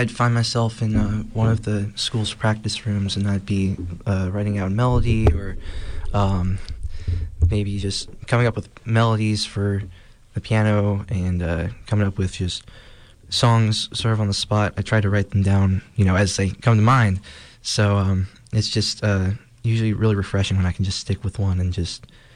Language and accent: English; Burgettstown, Pennsylvania, United States; I'm from Burgettstown.